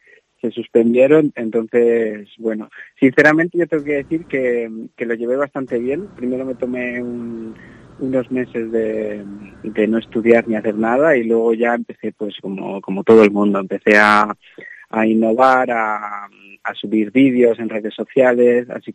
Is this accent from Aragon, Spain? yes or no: no; Zamora, Castile and León, Spain; yo soy de Zamora.